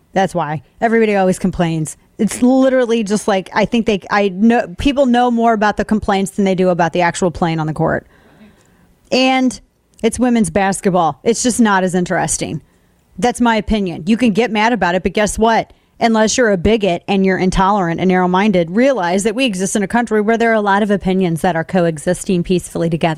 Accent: United States; It doesn't matter where I'm from. I'm from the United States of America, sir.

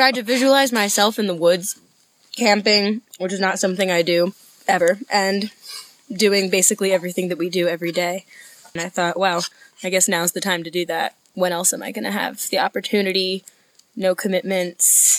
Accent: New York City, New York, United States; I'm from New York City.

